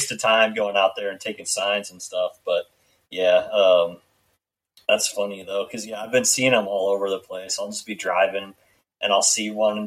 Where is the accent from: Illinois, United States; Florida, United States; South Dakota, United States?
Illinois, United States; Alton; So I grew up in Illinois, just right across the river. And like I was in like kind of like the Alton Bethalto area